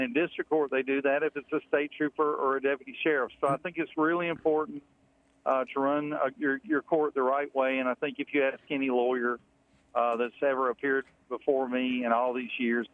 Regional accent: Citronelle, Alabama, United States; I grew up in Citronelle, and I went to Citronelle High School. I am the only candidate in my race that grew up in Mobile County.

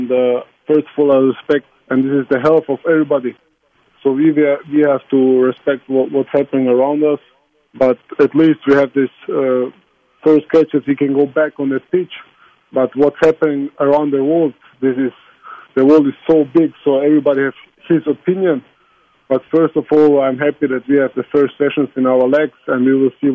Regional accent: Croatia; You know, I'm from Croatia, so I like Balkan music a lot.

